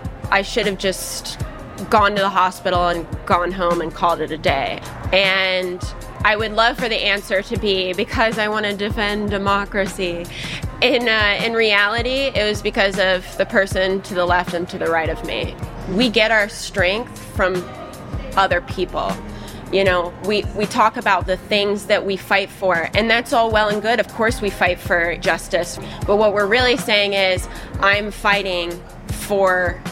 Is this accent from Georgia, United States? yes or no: yes; Atlanta, Georgia, United States; I'm from Atlanta, Georgia, and I'm here with my mom and my sister.